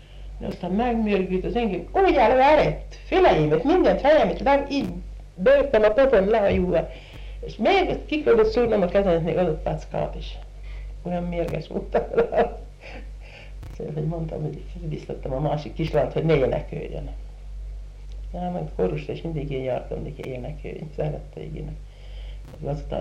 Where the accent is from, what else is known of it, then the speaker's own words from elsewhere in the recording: Taksony, Pest, Hungary; born there; Taksonyon születtem, 68